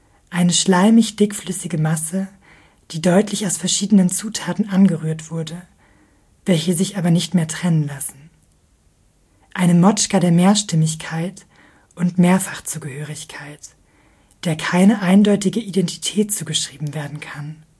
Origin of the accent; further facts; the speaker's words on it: Germany; born there; Wir sind alle in Deutschland geboren, aber in Geschichten und Anekdoten über und in der Messiness von Oberschlesien, Górny Śląsk, zu Hause.